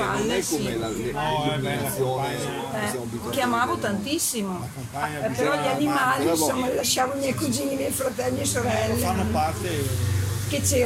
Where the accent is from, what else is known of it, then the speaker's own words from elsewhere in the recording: Lombardy, Italy; io comunque provengo dal Mantovano